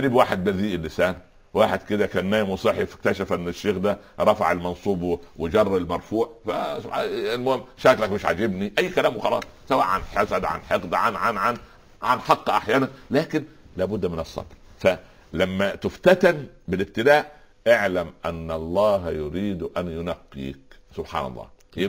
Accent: Upper Egypt, Egypt; وحتى والله عندنا في الصعيد وفي كثير من البلاد يقولوا على، كان اقول له حلاق مزين

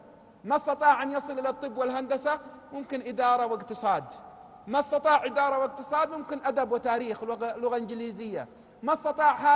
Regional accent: Yemen; عندنا في اليمن في جهات الشمال اليمن يقولون المزاينة

